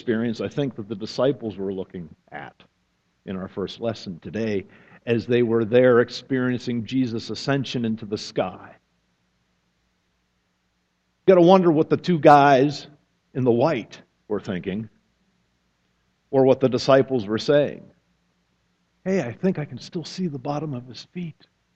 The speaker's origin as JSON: {"language": "English", "region": "Pennsylvania", "country": "United States", "said": "I'm from Pennsylvania originally, Pennsylvania Department of Transportation, PennDOT."}